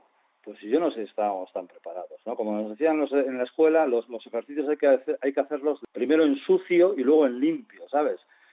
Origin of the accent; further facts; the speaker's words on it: Basque Country, Spain; me hace identificarme a mí mismo como vasco